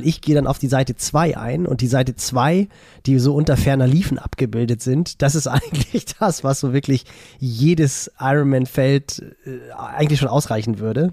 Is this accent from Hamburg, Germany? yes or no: yes; Hamburg, Germany; als Hamburger